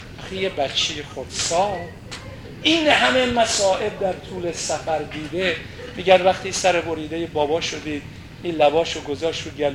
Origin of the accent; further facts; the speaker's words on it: Iran; خب شب آخر سال شمسی ما ایرانیام هست